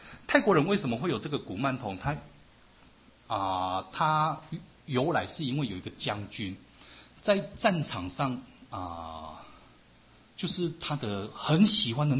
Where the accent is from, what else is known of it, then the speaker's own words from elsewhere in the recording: Taiwan; 我们台湾人的观念是怎么样？